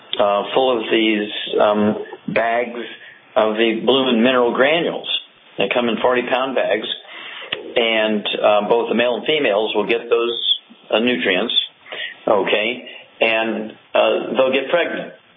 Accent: Missouri, United States; Okay, Chuck, let's go to Missouri. That's my home state, Missouri.

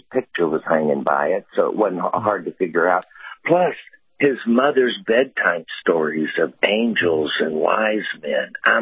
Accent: Texas, United States; But I'm from Texas.

